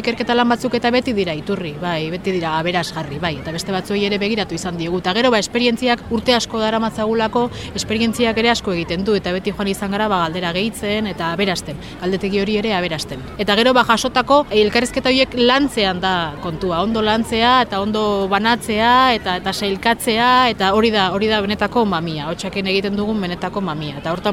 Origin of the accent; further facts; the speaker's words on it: Basque Country, Spain; bani gipuzkoarra naiz, orduan, seguru nago bizkaiara joango banitz, edo iparraldera joango baniz nire euskalkiarekin